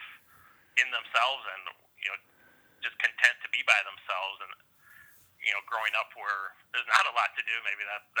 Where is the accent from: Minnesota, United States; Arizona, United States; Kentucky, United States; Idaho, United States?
Minnesota, United States; As a Minnesotan, I can't say I necessarily have any extra affection for Indiana or anything. Obviously, the parts where I wrote about, whether shooting my grandpa's farm or, my playing some high school ball, obviously that's, related to my upbringing and growing up in Minnesota